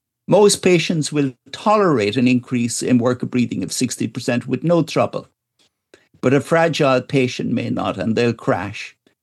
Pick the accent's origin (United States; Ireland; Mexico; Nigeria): Ireland; I'm an Irishman, so I might say that we will decommission the ventilator